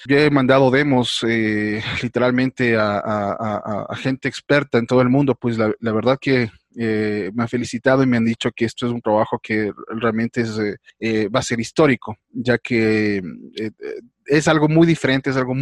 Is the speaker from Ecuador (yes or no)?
yes; Ecuador; siempre nosotros como ecuatorianos siempre tiramos un poco más hacia lo internacional